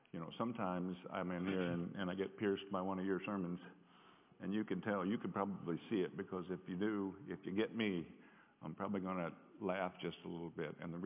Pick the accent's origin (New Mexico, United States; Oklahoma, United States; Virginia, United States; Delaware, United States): New Mexico, United States; Albuquerque; I'm from Albuquerque, New Mexico.